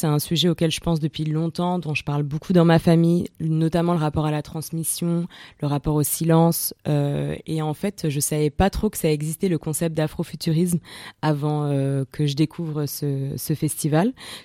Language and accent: French; Marseille, Provence-Alpes-Côte d'Azur, France; j'ai grandi à Marseille et j'ai grandi dans un milieu assez blanc. Malgré le fait que j'ai grandi en centre-ville et qu'il y avait beaucoup de mixité dans mon entourage, dans les milieux scolaires et tout ça, c'était plutôt blanc.